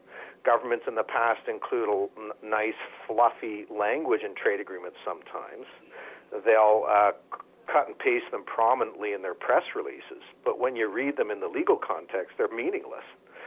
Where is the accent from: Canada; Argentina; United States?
Canada; It's striking to me as a Canadian.